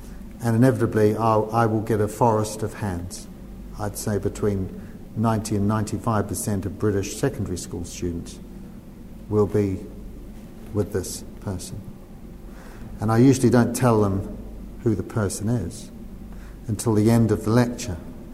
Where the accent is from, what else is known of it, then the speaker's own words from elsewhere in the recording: New Zealand; moved away as an adult; now in United Kingdom; I come originally from New Zealand. I trained in general surgery.